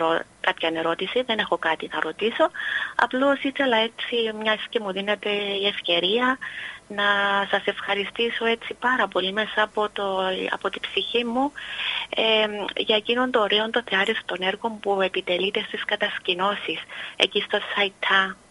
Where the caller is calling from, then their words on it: Nicosia, Nicosia District, Cyprus; από τη Λευκοσία μιλώ.